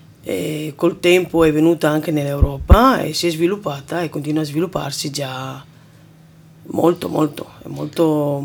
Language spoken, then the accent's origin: Italian; Romania; Italian is a second language; moved away as an adult; now in Italy; Originaria da Romania.